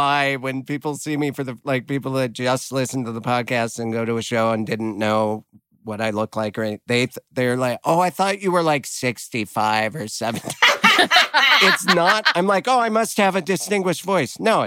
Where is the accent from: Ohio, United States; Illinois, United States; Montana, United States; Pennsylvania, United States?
Montana, United States; Missoula; My hometown, Missoula, people call it the zoo now, which drives me nuts.